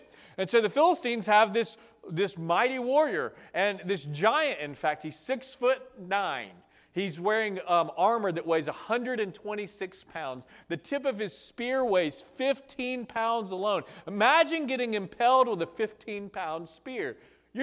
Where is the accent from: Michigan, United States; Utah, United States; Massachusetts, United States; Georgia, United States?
Georgia, United States; Now, I grew up in Georgia on 86 acres in the woods, and there was a 12-acre lake right there.